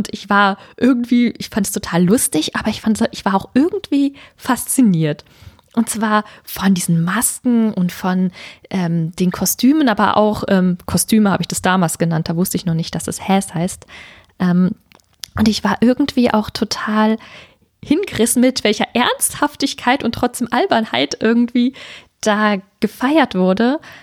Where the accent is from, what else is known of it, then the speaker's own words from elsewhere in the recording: Berlin, Germany; moved away as an adult; Und zwar bin ich in Berlin geboren und auch aufgewachsen bis zu meinem 21. Lebensjahr, genau.